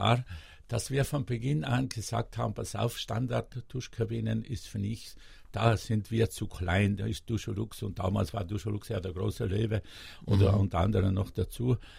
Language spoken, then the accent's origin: German; Trentino-Alto Adige, Italy; Für Südtirol bedeutet mir sehr viel, ist meine Heimat.